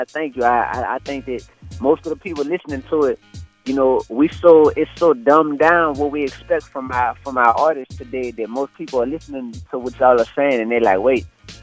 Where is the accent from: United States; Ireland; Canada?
United States; New Orleans, Louisiana; Man, you know, I grew up in New Orleans, Louisiana, so I like to compare it to a jungle.